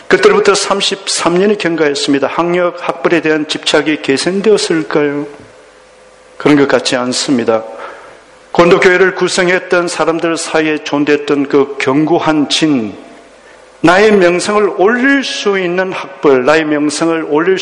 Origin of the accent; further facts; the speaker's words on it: South Korea; now in New Zealand; 우리는 한국 사람입니다.